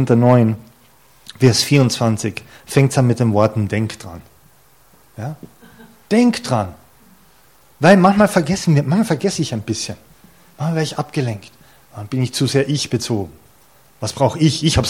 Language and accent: German; Carinthia, Austria; Das sollten wir wissen als Kärntner.